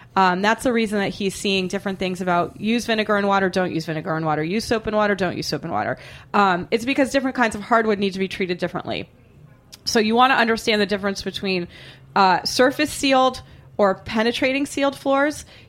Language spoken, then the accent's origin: English; Boston, Massachusetts, United States; because I'm from Boston and I have the mind of a 13-year-old boy. And it sounds to me like how we would say boner in Boston.